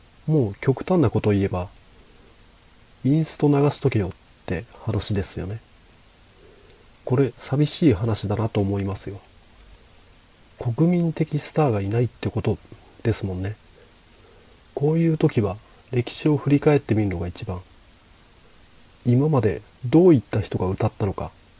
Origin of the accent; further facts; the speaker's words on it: Osaka, Japan; まあ僕は大阪の人間なんで、それは東京の人が考えればいいとは思うんですが